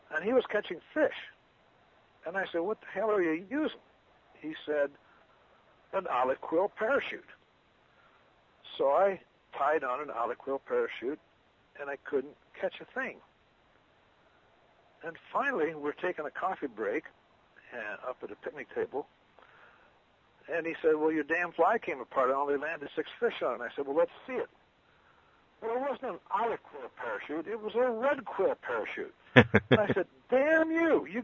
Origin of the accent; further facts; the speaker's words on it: Iowa, United States; When I grew up in Iowa, I fished a lot of warm water.